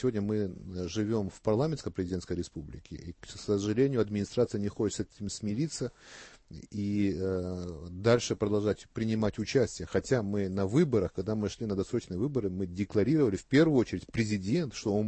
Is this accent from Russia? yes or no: no; Georgia; Они мне напомнили, что я грузин. Я никогда не скрывал этого, не стеснялся этого.